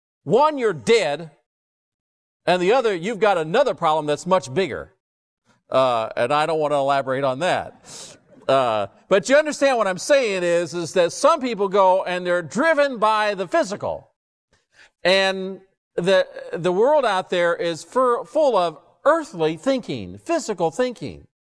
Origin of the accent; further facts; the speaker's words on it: California, United States; I said, you understand, I grew up in Southern California. Do you understand that?